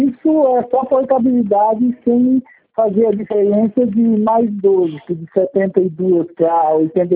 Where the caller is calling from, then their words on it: Marília, São Paulo, Brazil; Eu falo de Marília.